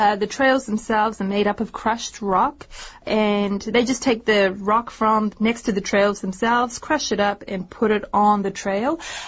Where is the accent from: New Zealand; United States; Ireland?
New Zealand; So if you ask me, where are you from? I would say, oh, I'm a Kiwi.